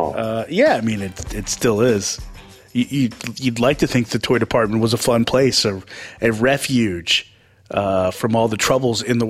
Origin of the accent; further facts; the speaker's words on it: Atlanta, Georgia, United States; for those of you who don't know, I'm originally from Atlanta, big Falcons and Braves fan.